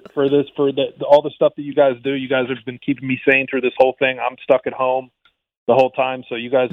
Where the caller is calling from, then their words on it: Aldie, Virginia, United States; from Aldi, Virginia. How are you?